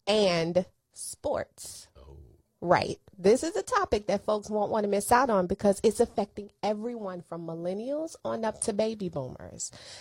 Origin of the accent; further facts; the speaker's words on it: Chicago, Illinois, United States; my hometown? Really?